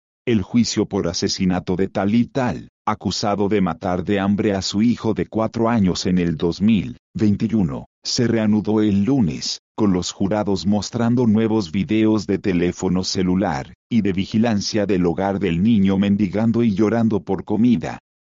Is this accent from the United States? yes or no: yes; United States; No me ha tocado el hambre. Crecí en Estados Unidos